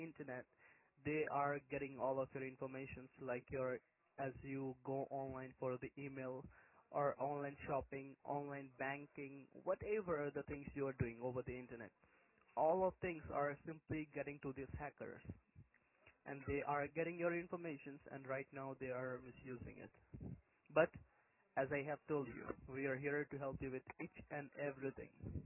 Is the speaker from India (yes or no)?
yes; India; now in Sydney, Australia; My home country is India, but right now I am located in New South Wales, Sydney, 45 Market Street.